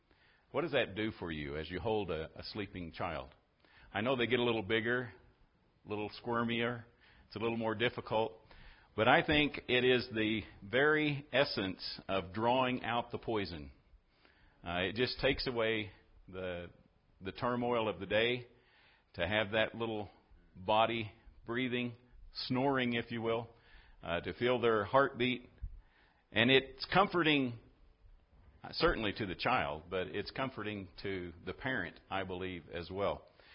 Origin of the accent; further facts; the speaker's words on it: Oklahoma, United States; But I was raised in Oklahoma, and we had mountains in Oklahoma, and Quartz Mountain was a hill, but we called it Quartz Mountain.